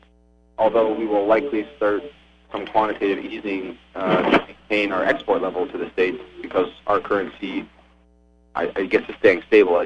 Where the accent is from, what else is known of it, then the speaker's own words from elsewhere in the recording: Canada; Well, as a Canadian, I've got limited direct U.S. dollar exposure.